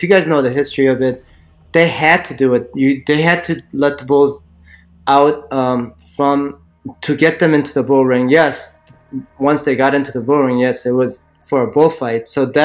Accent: South Korea; because that was one of the first things we saw when we came from Korea

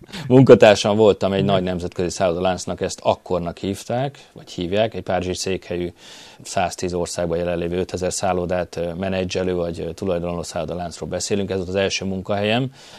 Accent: Siófok, Somogy, Hungary; Ugye siófokiként, vagy balatoniként, aki ott nőtt föl, ebbe az időben tudja, hogy elég hamar elkezdtünk dolgozni nyaranta.

